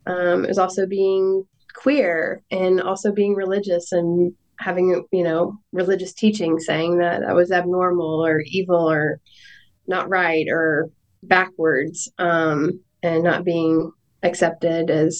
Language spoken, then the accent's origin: English; Georgia, United States; for me, it was seeing racism growing up in Georgia. Like, my schools were about half Black, half white